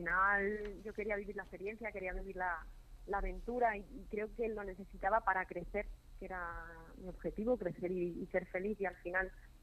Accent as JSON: {"language": "Spanish", "country": "Spain", "moved": "yes", "lives_now": "Mexico", "said": "Bea y a mí, que somos las españolas que hemos venido aquí"}